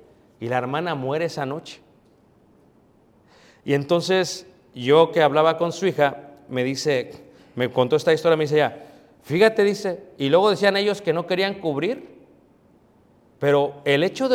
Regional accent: Mexico; now in United States; Yo sí vivo el sueño americano, ¿eh? Porque él es anglosajón, yo soy mexicano y él me corta el césped.

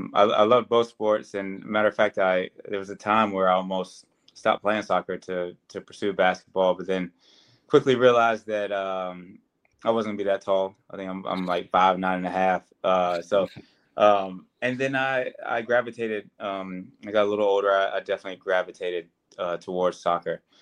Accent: North Carolina, United States; Growing up in North Carolina, there weren't many of us. Every team that I played on, I was the only African American to be on the team.

